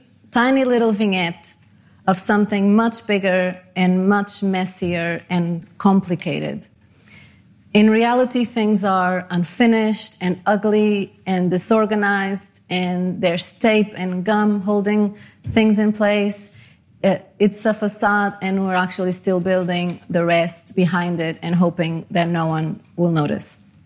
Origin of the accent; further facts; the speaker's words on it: Portugal; also born or lived in Panama; now in London, United Kingdom; I grew up in Portugal and Panama, and I have lived in London for almost 11 years now with my husband and my son